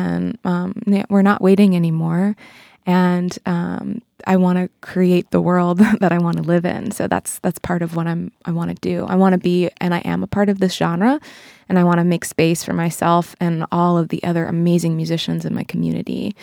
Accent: Massachusetts, United States; specifically New England and where I grew up on the Cape and where I'm now.

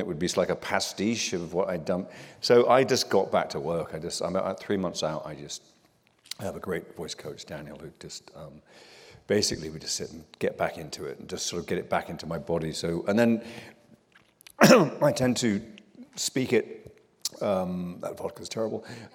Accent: Liverpool, North West England, United Kingdom; I grew up in and around Liverpool, and this was sort of early 80s, and it was incredibly depressed

